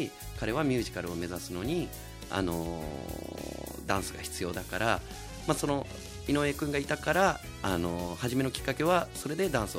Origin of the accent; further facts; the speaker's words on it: Fukuoka, Japan; もともと僕博多なんですけども